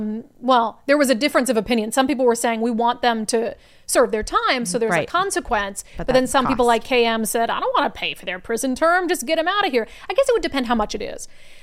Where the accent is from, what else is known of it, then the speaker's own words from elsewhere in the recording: Minnesota, United States; As I said, I am from Minnesota. Lived there for the first 18 years of my life. Almost all of my family, except my sister, live in Minnesota still.